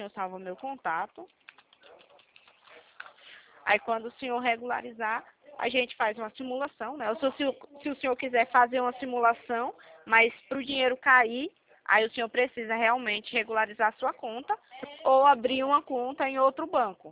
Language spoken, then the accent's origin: Portuguese; São Paulo, Brazil; Eu sou de São Paulo